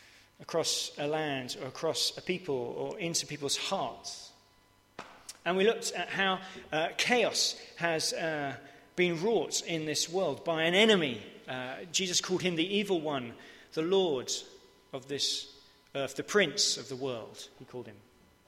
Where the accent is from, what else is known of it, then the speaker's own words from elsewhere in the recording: England, United Kingdom; We're quite English, aren't we?